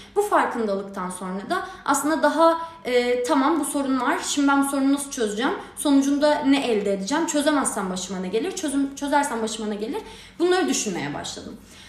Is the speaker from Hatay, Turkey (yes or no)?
yes; Hatay, Turkey; Hataylıyım.